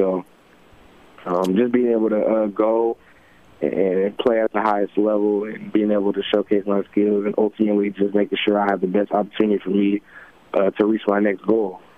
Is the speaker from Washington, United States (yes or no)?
yes; Tacoma, Washington, United States; I'm from Tacoma, Washington, but ultimately, I mean, yes, Spokane's close